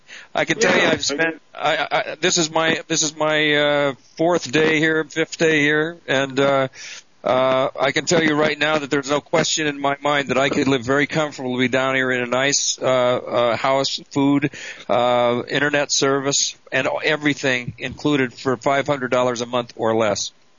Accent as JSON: {"language": "English", "country": "United States", "said": "I'm an American, for crying out loud. I'm an American."}